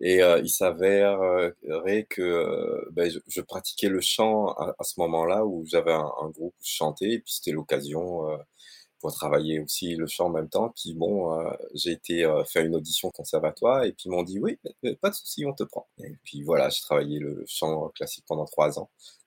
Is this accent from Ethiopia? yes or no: no; Réunion, France; born or raised there; moved away as an adult